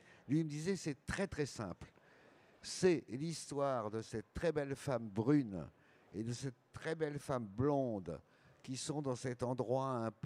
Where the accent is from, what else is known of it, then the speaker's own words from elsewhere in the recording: Nouvelle-Aquitaine, France; je dirais que j'ai grandi pour partie dans la Creuse.